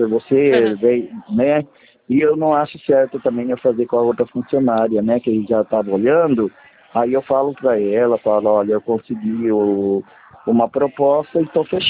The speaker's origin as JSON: {"language": "Portuguese", "town": "Palmeiras d'Oeste", "region": "São Paulo", "country": "Brazil", "lives_now": "Santa Bárbara d'Oeste, Brazil", "said": "sou de Palmeiras do Oeste, mas estou em Santa Bárbara do Oeste."}